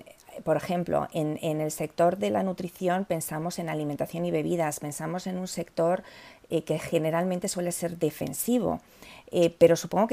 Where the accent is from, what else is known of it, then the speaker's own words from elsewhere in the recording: Madrid, Community of Madrid, Spain; now in Miami, United States; Yo que vivo en Miami, pero viajo a Madrid, de donde soy originaria